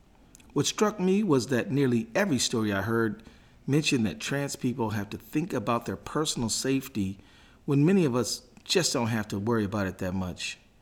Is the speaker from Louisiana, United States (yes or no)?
no; Minneapolis, Minnesota, United States; And in my hometown of Minneapolis, my dear friend Andrea Jenkins just received the Democratic Party endorsement for city council.